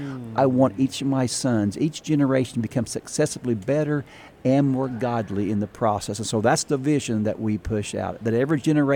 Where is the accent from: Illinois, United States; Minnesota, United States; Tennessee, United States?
Illinois, United States; We're from Southern Illinois, about 4 hours from here.